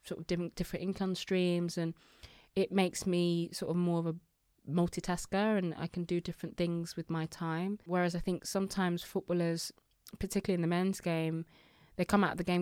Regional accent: England, United Kingdom; I'm English. I play for England.

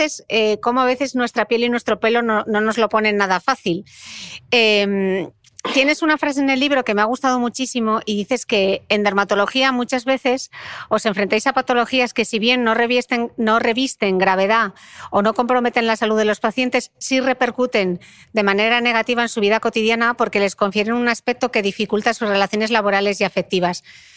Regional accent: Spain; Como buen español, que nos gustaba broncearnos a tope.

